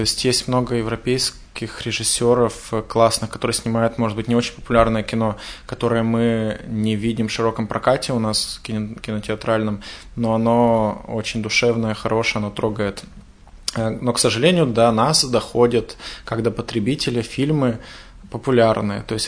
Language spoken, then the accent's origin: Russian; Nevyansk, Sverdlovsk Oblast, Russia; also born or lived in Kirovgrad; потому что я вырос в маленьком городе. Я сам родился в Кировграде, потом переехал в Невьянск. Это городки Свердловской области по 28, там, по 30 тысяч максимум.